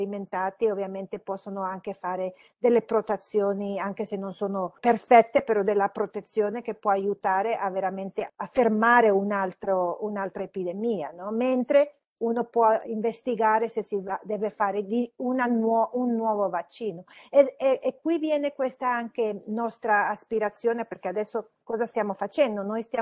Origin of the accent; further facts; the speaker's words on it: Honduras; also born or lived in United States; sono cresciuta in Honduras, però con famiglia di origine italiana, allora con le radici europee, vivendo ovviamente in un paese latinoamericano e poi avere il beneficio di imparare anche in paesi come Stati Uniti